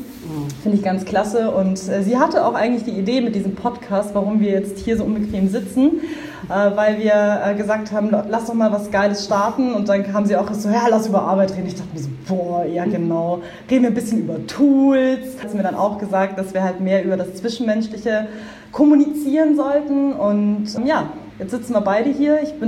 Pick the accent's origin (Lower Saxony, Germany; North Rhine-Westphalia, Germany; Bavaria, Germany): Bavaria, Germany; Munich; ich bin gebürtige Münchnerin. Und spreche halt fast gar nicht bayerisch, also null. Ich habe es als Kind mal ganz gut gekonnt, also meine Mutter hat es mir echt gut beigebracht